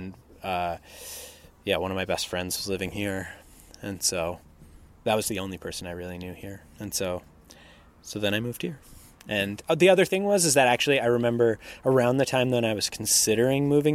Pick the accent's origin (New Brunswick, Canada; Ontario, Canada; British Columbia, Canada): New Brunswick, Canada; Saint John; The East Coast is where I'm from. I'm from New Brunswick originally. I'm from St. John, New Brunswick, and I grew up there. And then I went to university in Halifax.